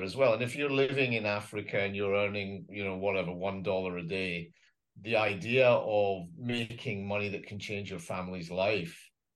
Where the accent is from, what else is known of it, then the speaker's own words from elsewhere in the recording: Glasgow, Scotland, United Kingdom; And maybe that's because I'm biased or because I'm from Glasgow, but the world seemed a better place in 2010.